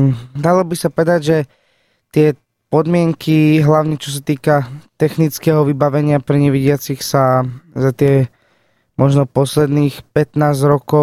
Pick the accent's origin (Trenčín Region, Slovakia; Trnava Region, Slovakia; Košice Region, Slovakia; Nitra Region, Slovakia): Košice Region, Slovakia; Košice